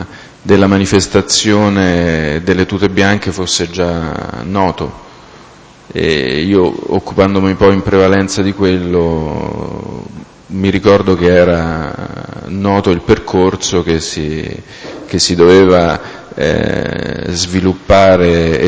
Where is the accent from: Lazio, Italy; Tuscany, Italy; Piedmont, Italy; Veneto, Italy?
Lazio, Italy; Latina; born there; now in Rome, Italy; sono nato a Latina il 12 marzo del 1962. Abito in Roma, via Guido Guinizelli 106.